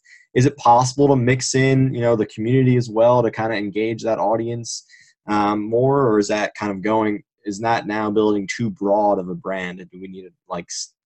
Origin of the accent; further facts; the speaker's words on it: New Jersey, United States; I'm from New Jersey